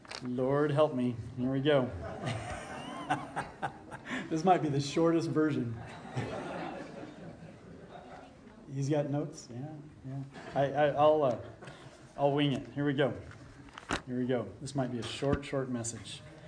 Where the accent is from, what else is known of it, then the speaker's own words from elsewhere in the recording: Los Alamos, New Mexico, United States; they asked where I was from, and I said I was originally from Los Alamos, New Mexico